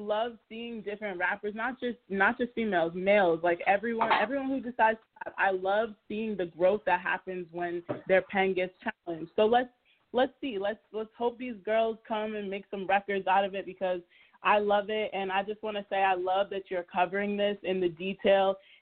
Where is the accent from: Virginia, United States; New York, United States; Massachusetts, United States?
New York, United States; Like, I'm from New York, like, I didn't really know much about Suki